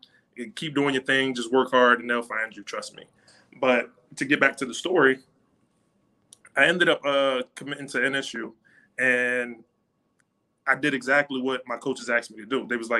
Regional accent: Miami, Florida, United States; I'm originally from Miami, Florida, in Overtown, raised by a single parent.

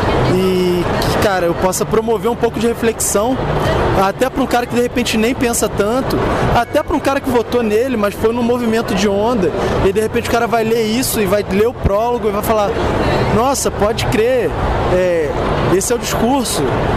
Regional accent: Rio de Janeiro, Brazil; Eu sou do Rio, o Rio

